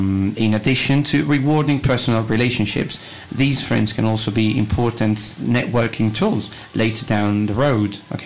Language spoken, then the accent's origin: English; Tintón, Community of Madrid, Spain; My hometown, my beautiful hometown, is called Tintón. It's in the province of Madrid.